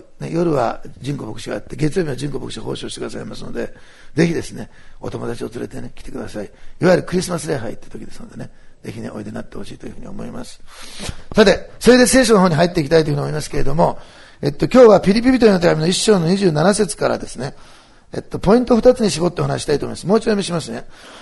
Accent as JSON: {"language": "Japanese", "region": "Osaka", "country": "Japan", "tie": "born or raised there", "said": "せっかく兵庫に行くんだから、ね、ふるさとの大阪でも福音を語れたらいいなって"}